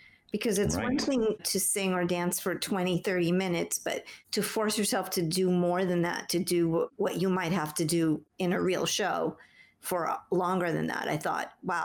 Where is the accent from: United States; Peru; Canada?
Peru; I'm from Peru, so we're neighbors almost